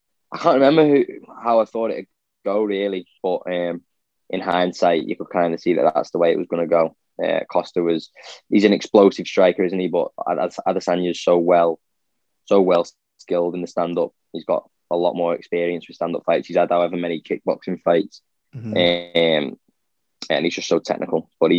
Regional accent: Ireland; I know you probably won't like me for that, being Irish, but...

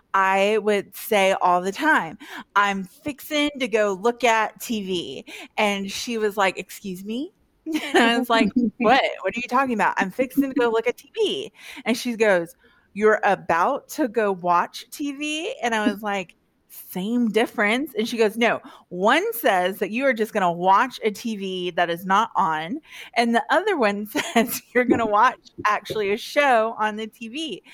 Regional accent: Houston, Texas, United States; I, growing up in Houston, took the big step and went to college in Iowa, and let me tell you about culture shock.

